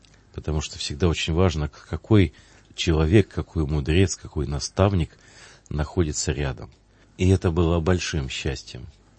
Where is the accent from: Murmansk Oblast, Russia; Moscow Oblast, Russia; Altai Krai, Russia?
Altai Krai, Russia; Barnaul; born there; Я родился в Алтайском крае, это юго-западная Сибирь, город Барнаул.